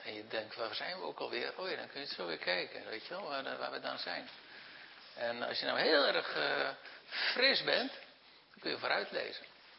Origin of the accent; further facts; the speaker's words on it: Zeeland, Netherlands; born there; Ik ben geboren op een schip, dus dat was toevallig in, niet toevallig en er is niets toevallig in de wereld. Maar dat was in de Zeeland.